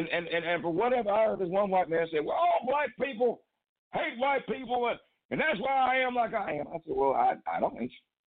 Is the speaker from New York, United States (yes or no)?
no; Cleveland, Ohio, United States; and with my hometown, Cleveland, my home city, I think we can really make a difference. Because something about Cleveland is something special.